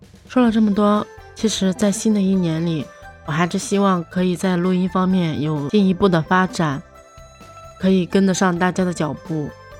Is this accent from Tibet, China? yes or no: no; Yuncheng, Shanxi, China; 我来自山西运城